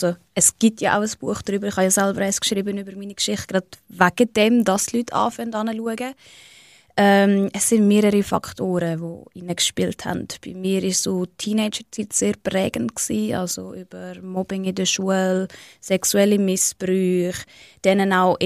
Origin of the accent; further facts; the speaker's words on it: Hallau, Schaffhausen, Switzerland; ist Schaffhausen Geschlecht. Mein Heimatort ist Hallau tatsächlich. Ich habe auch viele Tage in Hallau verbracht, früher als Kind. Darum fühle ich mich da schon sehr heimelig.